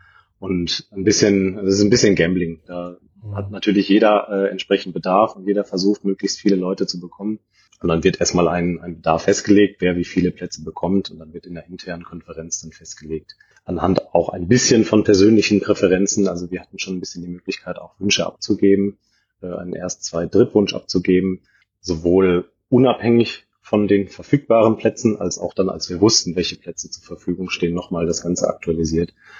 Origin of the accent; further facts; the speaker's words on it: Mainz, Rhineland-Palatinate, Germany; Ich komme aus Mainz. Also ich habe es nicht ganz so weit nach Frankfurt.